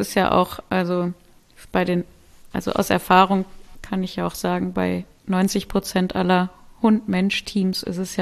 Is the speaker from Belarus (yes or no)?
no; Solingen, North Rhine-Westphalia, Germany; born there; Aber ich bin geboren in Solingen, das ist die Stadt der Messer.